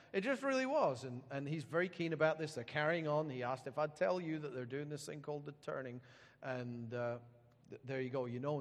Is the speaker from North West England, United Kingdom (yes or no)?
no; Edinburgh, Scotland, United Kingdom; So, when I was a kid … in the Edinburgh phone book, and I felt underrepresented.